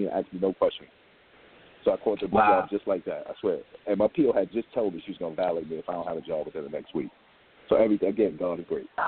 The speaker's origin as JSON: {"language": "English", "town": "Harlem", "region": "New York", "country": "United States", "said": "I'm from Harlem. I used to work at New York Sports Club for 11 years."}